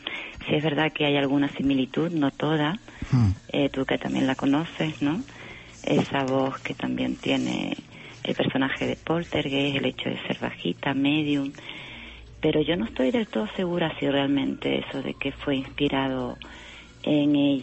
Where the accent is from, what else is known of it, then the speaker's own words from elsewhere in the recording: Canary Islands, Spain; yo soy de Tenerife, volar hasta Las Palmas